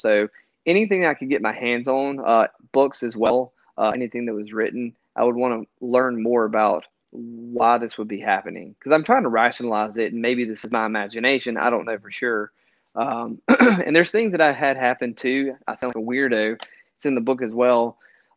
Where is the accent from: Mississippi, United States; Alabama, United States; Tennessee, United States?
Mississippi, United States; I'm from Mississippi, and my grandparents live in a small town in Mississippi called Brookhaven, Mississippi